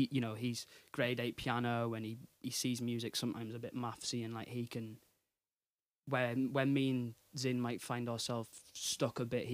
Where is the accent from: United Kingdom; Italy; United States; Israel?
United Kingdom; Newcastle, North East England; we're both from Newcastle.